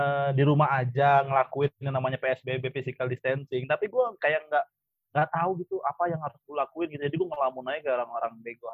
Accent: Ambon, Maluku, Indonesia; now in Jakarta, Indonesia; gua pikir lagi ya, kalau misalkan gua ke Ambon, sedangkan gua di Jakarta aja kurang deket sama saudara-saudara gua yang orang Ambon di Jakarta.

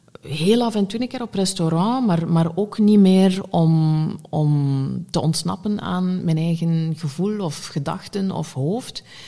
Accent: West Flanders, Belgium; ik ben van West-Vlaanderen oorspronkelijk... wij knuffelden vroeger niet zo heel erg veel.

